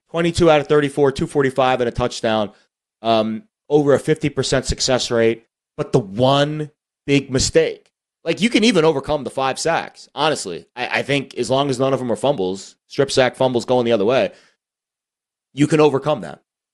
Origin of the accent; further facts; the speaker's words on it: Florida, United States; I'm from the South Florida area.